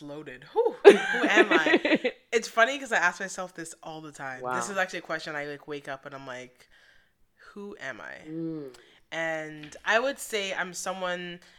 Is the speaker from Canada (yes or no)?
yes; Oshawa, Ontario, Canada; now in Ottawa, Canada; And I moved to Ottawa. I'm not from Ottawa. But I moved to Ottawa because I just needed to kind of get away from the city and even just where I was growing up, which is Oshawa.